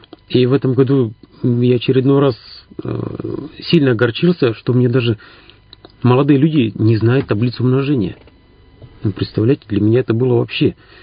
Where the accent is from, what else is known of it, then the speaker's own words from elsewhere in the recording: Korshunovo, Irkutsk Oblast, Russia; also born or lived in Markovo / Bodaybo; Далее там в Бодайбо жил, потом вообще школу закончил село Коршуново, Иркутская область. То есть это деревенская школа наша